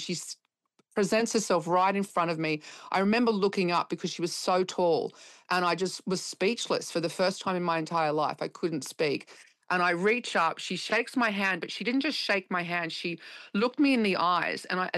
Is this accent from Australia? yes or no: yes; Yamundi, Australia; I grew up in Australia in a very small town called Yamundi